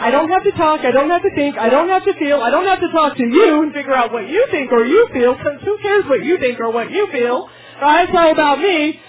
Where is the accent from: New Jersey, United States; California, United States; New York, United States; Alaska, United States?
Alaska, United States; Fairbanks; I grew up in Fairbanks, Alaska, and there were 80 people in my graduating class.